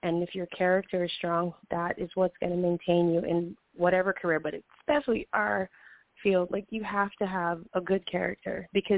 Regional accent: Hawaii, United States; I grew up in Hawaii, so I was born and raised out there

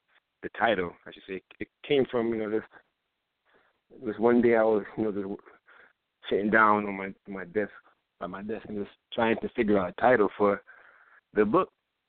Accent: Brooklyn, New York, United States; now in Far Rockaway, United States; I was born in Brooklyn, East New York, but in 2004 I moved to Far Rockaway, Queens, and ever since then I've been living in Far Rockaway since 2004.

